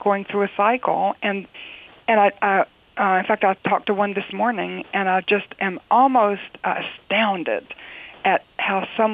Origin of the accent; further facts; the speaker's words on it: North Carolina, United States; And I'm from North Carolina and I say that almost every day when I read the paper